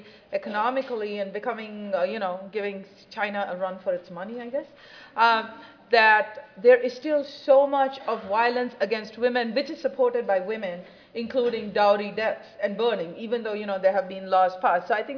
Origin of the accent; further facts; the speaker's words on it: India; I'm originally from India